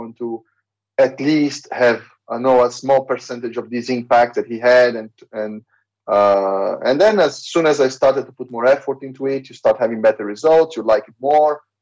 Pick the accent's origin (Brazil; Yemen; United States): Brazil; moved away; also born or lived in United Kingdom; I moved from Brazil to the UK and then from the UK here.